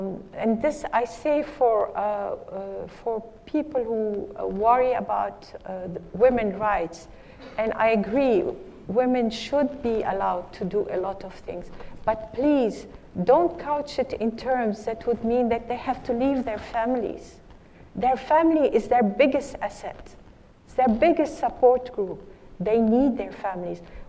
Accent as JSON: {"language": "English", "country": "Lebanon", "tie": "born or raised there", "said": "I think I've seen how my country of origin, I grew up in Lebanon, has gone through 23 years of civil war"}